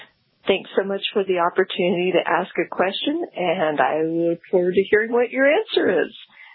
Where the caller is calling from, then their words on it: Vallejo, California, United States; I'm calling from Vallejo, California